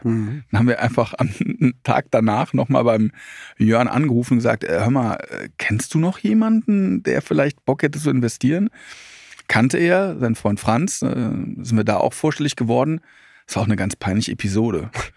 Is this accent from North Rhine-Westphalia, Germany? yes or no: yes; Altenrath, North Rhine-Westphalia, Germany; Ich komme aus Altenrath bei Troisdorf, also ganz, ganz traurig.